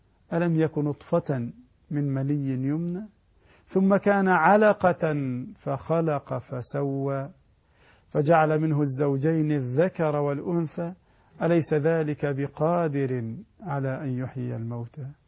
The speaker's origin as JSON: {"language": "Arabic", "country": "Egypt", "said": "والحمد لله عندنا في مصر يا أختنا كثير من الأخوات يحفظن القرآن"}